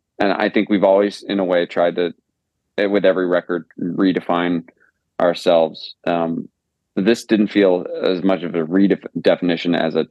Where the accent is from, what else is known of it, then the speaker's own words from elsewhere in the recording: New York, United States; and I love my hometown. It's a small place that's kind of, you know, tucked away in the corner of the country, you know, and not a lot of people really know where it is or, you know, what upstate New York is like.